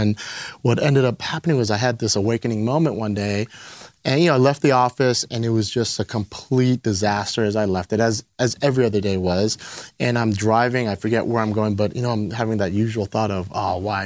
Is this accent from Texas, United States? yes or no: no; Los Angeles, California, United States; especially me being, you know, born and raised in LA, grew up predominantly in the streets of LA.